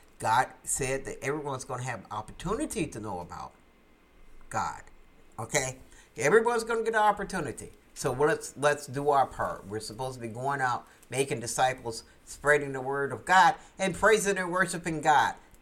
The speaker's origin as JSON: {"language": "English", "country": "United States", "said": "First up is USA, United States, my home country."}